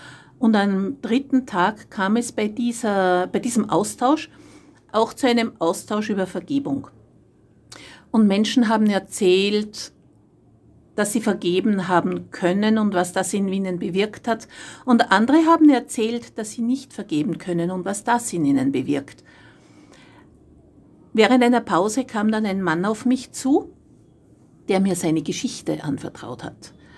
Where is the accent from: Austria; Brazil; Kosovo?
Austria; now in France; Grüß Gott … Ich bin Österreicherin, ich lebe in Frankreich.